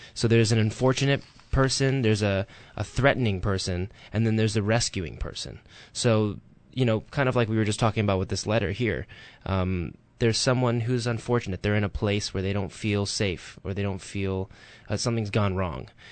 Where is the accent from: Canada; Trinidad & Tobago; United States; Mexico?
Mexico; English is a second language; I lived for a year and a half in Seattle, where I learned English, and I just came back to Mexico.